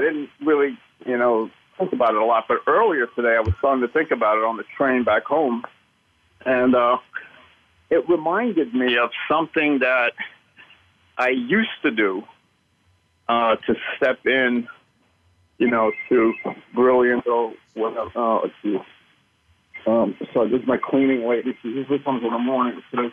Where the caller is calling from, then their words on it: New York City, New York, United States; So I'm calling from the Upper West Side.